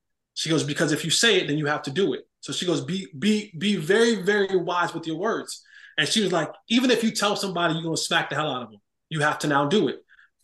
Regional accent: Roselle, New Jersey, United States; Yeah, I was, you know, born and raised in New Jersey, Roselle, New Jersey. And I was raised by my grandmother, myself and my two brothers.

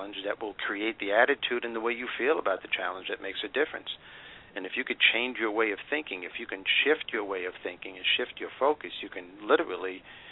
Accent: Brooklyn, New York, United States; Yeah, but originally I'm from Brooklyn, New York, so.

